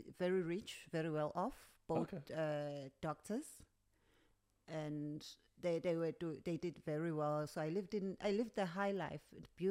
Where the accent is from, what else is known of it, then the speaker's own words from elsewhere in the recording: Durban, KwaZulu-Natal, South Africa; And then, because I come from Durban.